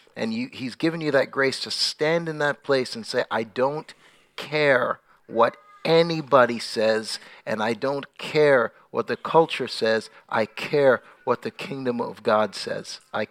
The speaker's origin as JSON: {"language": "English", "town": "Toronto", "region": "Ontario", "country": "Canada", "said": "So my role at our church in Toronto, I'm from Toronto."}